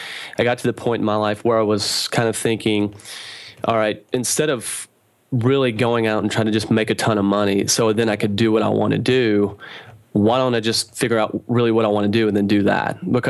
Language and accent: English; Knoxville, Tennessee, United States; I'm from Knoxville, Tennessee. You know, there aren't hedge fund managers running around in Knoxville, Tennessee.